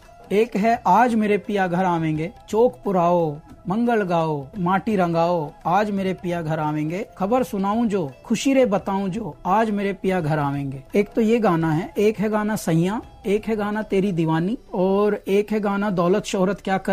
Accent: Delhi, India; now in Mumbai, India; मैं 3-4 साल का था तब से मेरे माता पिता शिफ्ट हुए थे, और दिल्ली में हम मयूर विहार नामक एक स्थान है, वहाँ DDA के फ्लैट्स हैं, हम वहाँ पले बड़े हैं, और वहीं हमारा अभी भी पैतृक घर जो है फ्लैट, वो अभी भी है।

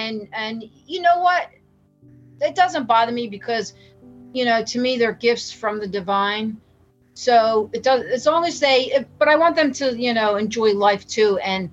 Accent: Tabernacle, New Jersey, United States; That same house growing up in Tabernacle, my mom saw a full headdress Native American chief in her room

